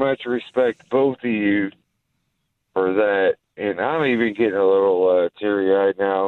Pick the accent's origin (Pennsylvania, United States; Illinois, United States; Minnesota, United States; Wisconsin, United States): Illinois, United States; I'm from Southern Illinois also